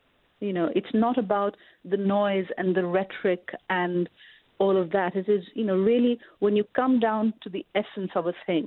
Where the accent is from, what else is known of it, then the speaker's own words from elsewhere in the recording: Pakistan; And quite possibly this has to do with growing up in Pakistan, where, you know, that distinction between lived lives and politics is just not a distinction anyone would believe in.